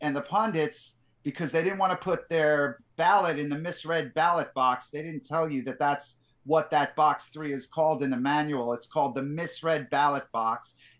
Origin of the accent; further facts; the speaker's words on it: Queens, New York, United States; I'm from Queens, actually. We live in New Jersey since the 80s, but I grew up in New York. I grew up right next to Trump. He was a Jamaica. I was Richmond Hill.